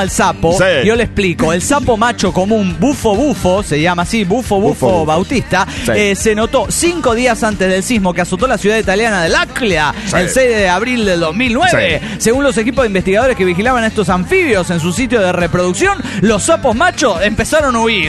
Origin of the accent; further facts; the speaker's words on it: Cuba; now in Miami, United States; Soy el cubano disidente.